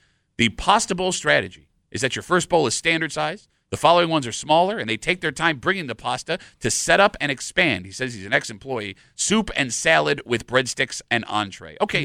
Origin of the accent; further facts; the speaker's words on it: Gates, New York, United States; I'm Irish, but I grew up in Gates.